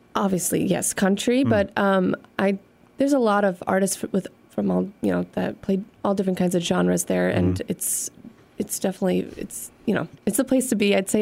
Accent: United States; first language Polish; English is a second language; So actually, Polish is my first language. Hmm. Both my parents are from Poland.

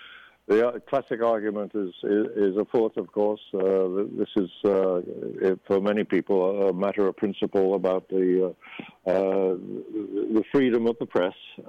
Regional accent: New York, United States; that has interesting ramifications for the entire governance of my home state of New York.

